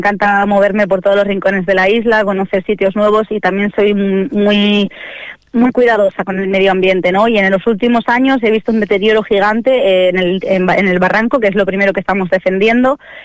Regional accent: Basque Country, Spain; now in Fuerteventura, Spain; Yo soy del País Vasco y, bueno, decidí que quería hacer un cambio en mi vida.

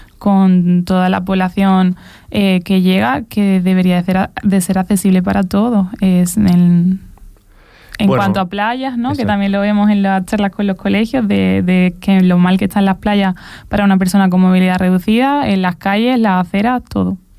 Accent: Andalusia, Spain; Yo que soy andaluza.

